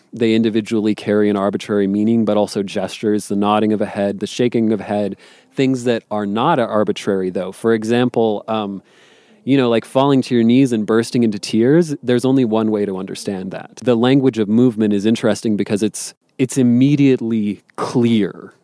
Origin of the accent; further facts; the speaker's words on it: New Mexico, United States; growing up in New Mexico and being, like, a teenager who was too cool for everything, I found, like, everyone speaks Spanish.